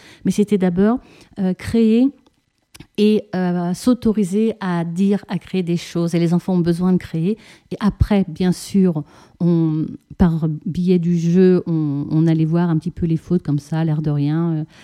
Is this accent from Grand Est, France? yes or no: no; Auvergne-Rhône-Alpes, France; moi, je viens du Rhône. Ma famille, du côté de ma grand-mère maternelle, est d'ici, de ma grand-mère plus exactement, depuis de nombreux siècles.